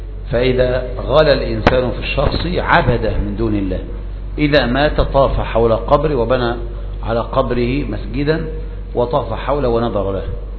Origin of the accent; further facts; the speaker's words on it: Zagazig, Sharqia Governorate, Egypt; هذا موجود عندنا في الزقازيق الآن، موجود في الزقازيق.